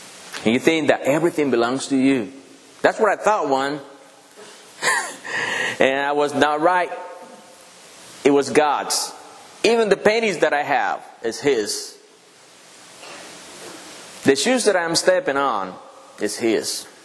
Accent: Dominican Republic; English is a second language; I know I'm from Dominican Republic. And I think you can notice that, right? In my language.

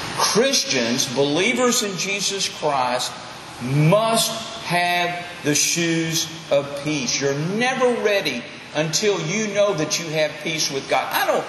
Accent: Texas, United States; now in Mount Ida, United States; I'm from Texas. We have sand. We have stickers. We have, you know, concrete.

